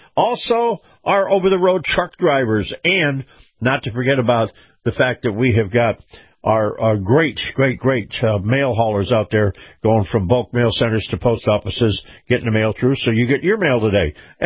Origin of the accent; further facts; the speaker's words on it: United States; because I am an American first and everything else comes after that.